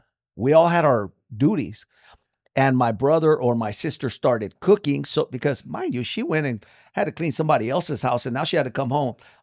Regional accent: Santa Monica, California, United States; And for us, it was different now because we come from Santa Monica. It was all white people and Hispanics.

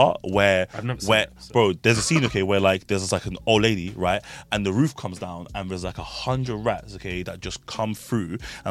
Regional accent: Sudan; born there; because I was born in Sudan, you know what I mean?

